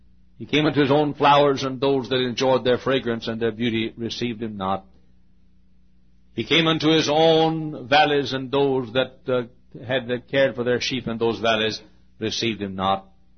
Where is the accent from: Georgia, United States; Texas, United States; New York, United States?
Texas, United States; Italy; born there; I'm glad that people still write me from the city of my birth and tell me that they're glad that I was born in Italy, Texas